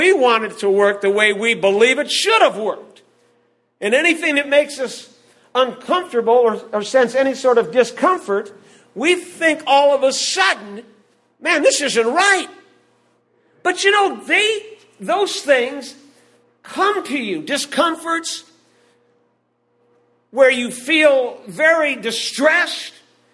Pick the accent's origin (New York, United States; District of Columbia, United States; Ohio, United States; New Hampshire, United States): Ohio, United States; Cleveland; And I told her the story about when I grew up in Cleveland, Ohio.